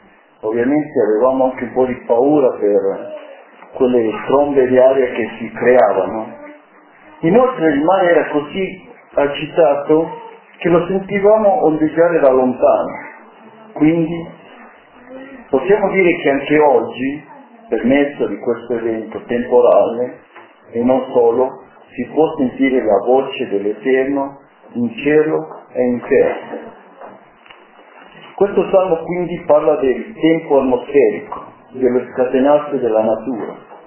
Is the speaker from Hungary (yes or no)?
no; Cuenca, Azuay, Ecuador; Perché mi ricordo ancora che nel mio paese, sto parlando di tanti anni fa, Cuenca, Ecuador, dove sono nato, nella città dove abitavo non era ancora un posto, diciamo una città grande, era un posto ancora agricolo